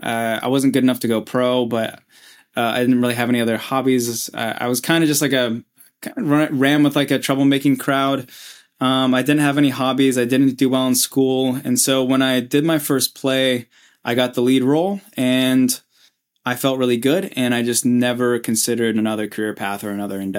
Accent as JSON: {"language": "English", "region": "Oregon", "country": "United States", "tie": "born there", "also_born_or_lived": "France / New Mexico", "said": "Yeah, I grew up in a plethora of places. My mom and my dad met in New Mexico, and I was born in Oregon. I moved to France for my first year of life."}